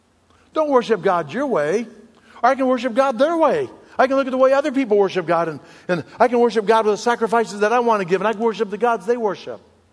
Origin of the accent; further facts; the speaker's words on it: Eureka, Illinois, United States; I grew up in Eureka, Illinois. That was pretty small. But we were the big city.